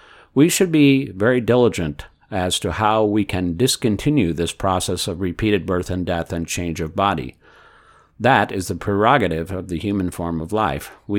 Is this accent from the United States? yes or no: no; India; English is a second language; For example, I am Indian. It is not very easy to immediately think that I am not Indian, but pure soul.